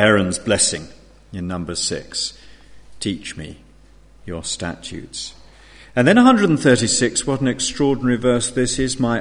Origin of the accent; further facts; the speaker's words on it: United Kingdom; We're British. We have the stiff upper lip.